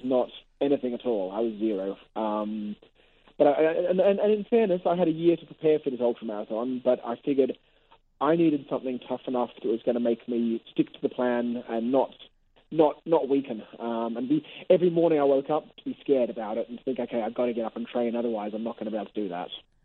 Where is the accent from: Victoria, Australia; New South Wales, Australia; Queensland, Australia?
New South Wales, Australia; Sydney; also born or lived in Perth; now in Hong Kong; So I grew up in Sydney in Australia and went to university in Perth in Australia and then moved here. But I got a terrible accent because my parents were English, so I never really got a good accent from anywhere.